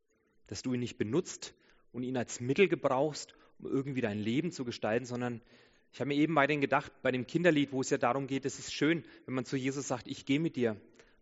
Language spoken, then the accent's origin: German; Nuremberg, Bavaria, Germany; born there; Ihr seht, ich bin in Nürnberg geboren.